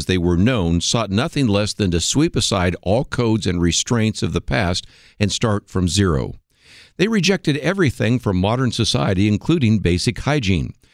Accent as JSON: {"language": "English", "town": "San Francisco", "region": "California", "country": "United States", "tie": "born or raised there", "said": "since I grew up in the San Francisco area during that time"}